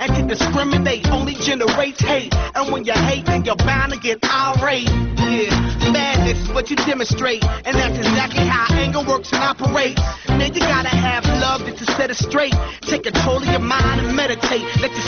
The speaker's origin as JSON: {"language": "Persian", "country": "Iran", "said": "با افتخار به دانش آموزان گفتم من ایرانیم"}